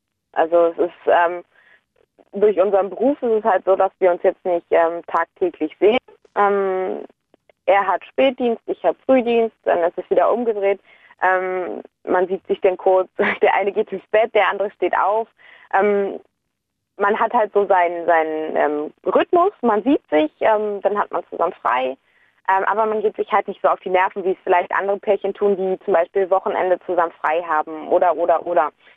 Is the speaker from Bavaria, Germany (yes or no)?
no; Berlin, Germany; ich bin halt eine totale Großstadtgöre, bin halt hier groß geworden in Berlin